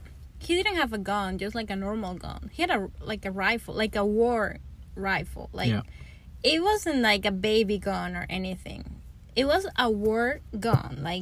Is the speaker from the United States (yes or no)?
no; Venezuela; And I come from Venezuela, where there is obviously a lot of violence and gun